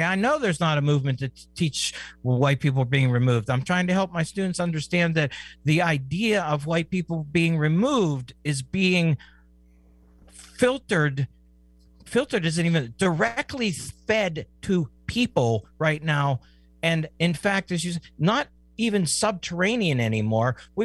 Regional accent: Pennsylvania, United States; And that's working in my home state of Pennsylvania.

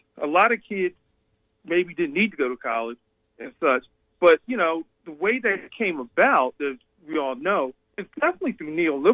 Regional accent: Philadelphia, Pennsylvania, United States; So I heard the same thing growing up in Philadelphia.

